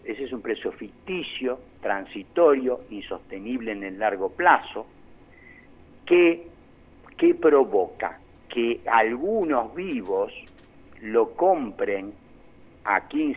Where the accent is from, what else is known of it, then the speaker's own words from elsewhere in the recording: Argentina; born there; estoy hablando de la Argentina donde yo nací